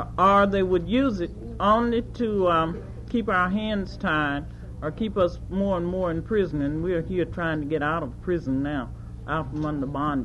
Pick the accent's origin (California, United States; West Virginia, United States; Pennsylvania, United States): West Virginia, United States; from Mingo County in Appalachia